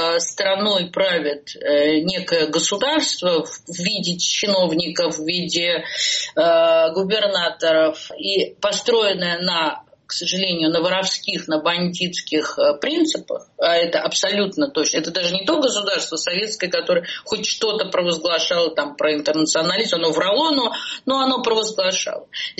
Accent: Moscow, Russia; я, девочка, которая росла в Бабушкине там в юности

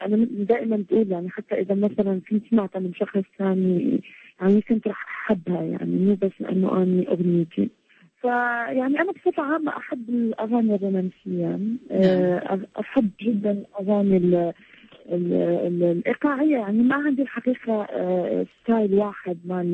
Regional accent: Iraq; بالأخص بلدي العراق

